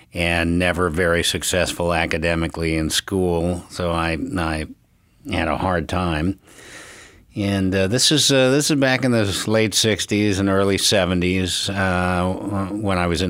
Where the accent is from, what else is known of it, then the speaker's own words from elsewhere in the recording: Chicago, Illinois, United States; I grew up in Chicago, born on the south side of Chicago, moved to the northern suburbs.